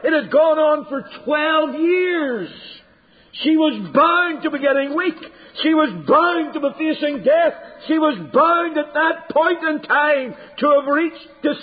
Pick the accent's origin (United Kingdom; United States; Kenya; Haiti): United Kingdom; Northern Ireland; I think of a man who lived next door to us as I was growing up in Northern Ireland.